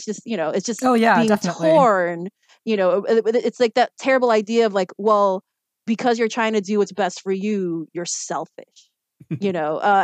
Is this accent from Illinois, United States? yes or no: yes; Chicago, Illinois, United States; I was born and raised in Chicago. You know, I've never lived in the Philippines. I've visited a few times.